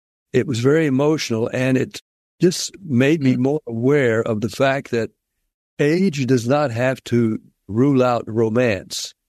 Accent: Nashville, Tennessee, United States; even jazz and heavy metal, but not country, even though I grew up in Nashville.

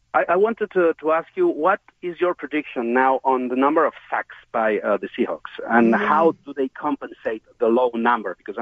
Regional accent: Sunnyside, Washington, United States; now in Madrid, Spain; I'm from Sunnyside, Washington. Okay. Mm-hmm. So I'm from Madrid. I'm calling from Madrid, but I am really a grizzly from Sunnyside.

